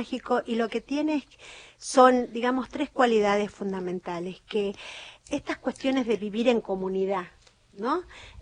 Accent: La Quiaca, Jujuy, Argentina; Entonces, primero, La Quiaca, mi pueblo natal

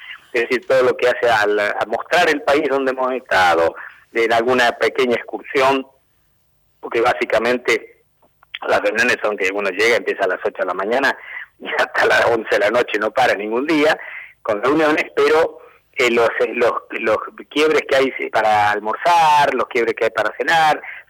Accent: Tucumán, Argentina; yo soy tucumano, hago la aclaración

